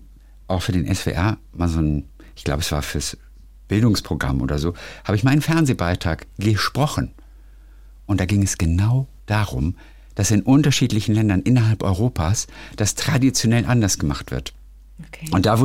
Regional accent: Berlin, Germany; now in Sydney, Australia; Ich bin 2014 hierher ausgewandert. Seitdem ist Sydney mein Zuhause, aber Berlin wird immer meine Heimat sein.

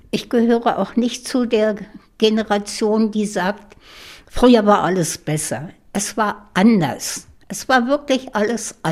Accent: Olsztyn, Warmian-Masurian Voivodeship, Poland; born there; Ich komme ja aus Ostpreußen. Ich bin im heutigen Olsztyn, früher Allenstein, geboren worden.

